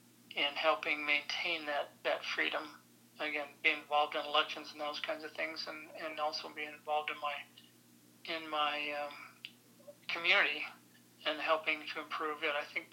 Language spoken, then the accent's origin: English; United States; I'm very proud to be American.